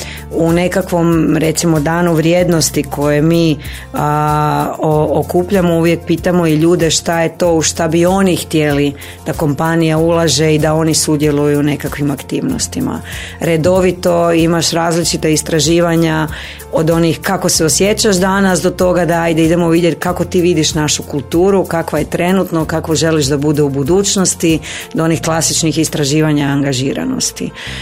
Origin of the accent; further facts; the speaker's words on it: Rijeka, Primorje-Gorski Kotar County, Croatia; a ja sam Riječanka, ja čak i ne znam slovenski